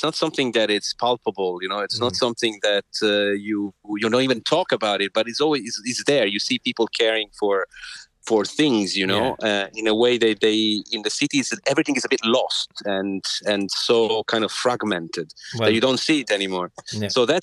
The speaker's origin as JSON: {"language": "English", "town": "Milan", "region": "Lombardy", "country": "Italy", "tie": "born or raised there", "also_born_or_lived": "Berlin", "second_language": "English", "said": "I grew up in Milan, which is a huge city, and also and then moved to Berlin, another big city."}